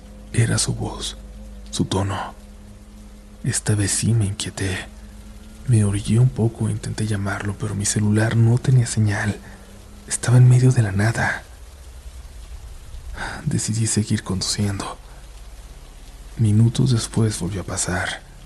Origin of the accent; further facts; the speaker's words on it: Colombia; now in Bogotá, Colombia; tengo 30 años. Soy de Colombia. Nací en una ciudad pequeña, pero desde hace 13 años vivo en Bogotá.